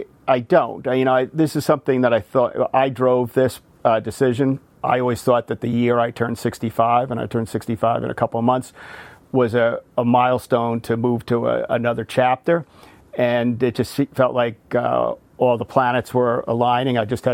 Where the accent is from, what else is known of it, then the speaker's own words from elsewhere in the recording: Bronxville, New York, United States; born there; also born or lived in Yonkers; I was born in Bronxville, but quickly, my brother, I'm the oldest of seven, my brother Bill, who's 15 months younger than I am, right before he was born, my parents moved to Yonkers.